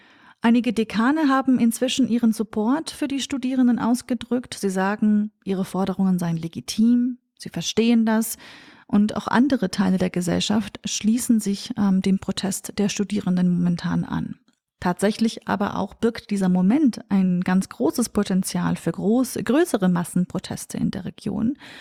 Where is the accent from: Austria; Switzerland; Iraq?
Iraq; Sulaymaniyah, Sulaymaniyah Governorate; Es handelt sich hier natürlich auch um meine Heimatregion, meine Heimatstadt Slimani.